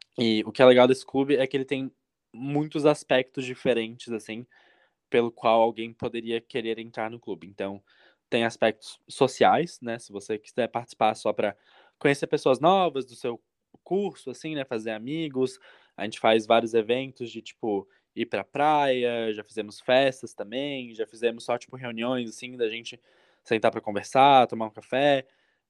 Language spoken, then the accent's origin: Portuguese; Florianópolis, Santa Catarina, Brazil; now in United States; eu sou de Florianópolis, né, eu nasci e cresci em Florianópolis.